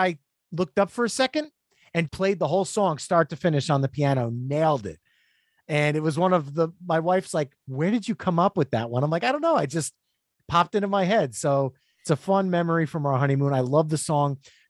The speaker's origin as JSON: {"language": "English", "region": "New Jersey", "country": "United States", "said": "So we're from New Jersey, honeymooning in Aruba"}